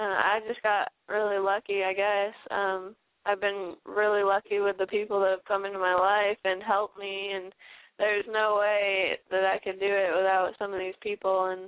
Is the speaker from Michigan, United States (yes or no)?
yes; Michigan, United States; I'm from Michigan, a small little town